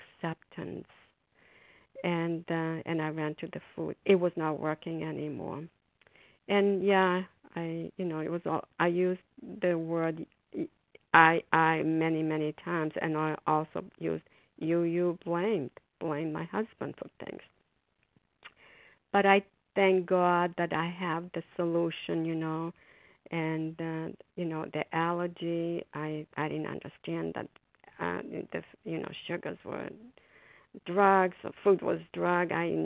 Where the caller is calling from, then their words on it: Massachusetts, United States; and I'm calling from Massachusetts.